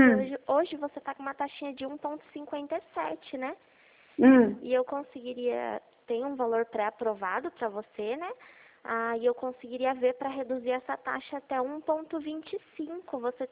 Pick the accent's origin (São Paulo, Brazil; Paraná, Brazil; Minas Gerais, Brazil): São Paulo, Brazil; Itu; Eu sou de Itu, é pertinho.